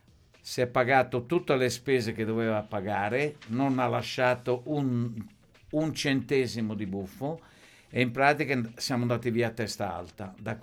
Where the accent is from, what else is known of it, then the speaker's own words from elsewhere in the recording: Chiaravalle, Marche, Italy; io abito, sono nata a Chiaravalle, abito a Chiaravalle e non so.